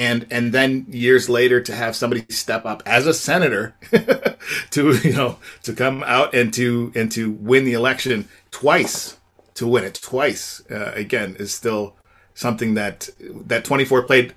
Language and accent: English; Canada; I qualify as one of those fans for sure, even though I'm Canadian.